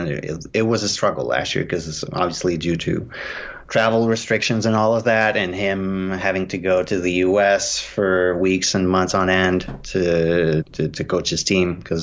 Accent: Saguenay, Quebec, Canada; that particular area where I grew up in Saguenay, which didn't even have a railway access before the 1910s. So you could only get there by boat.

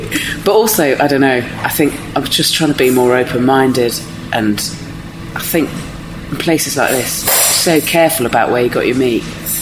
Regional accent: South West England, United Kingdom; I'm from Dorset, so I picked them up last time I was down.

